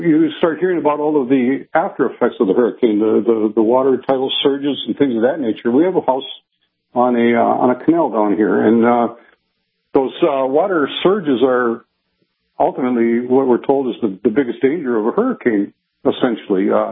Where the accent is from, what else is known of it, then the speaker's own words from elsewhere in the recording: Battle Lake, Minnesota, United States; moved away as an adult; I am from Battle Lake and have only moved down here recently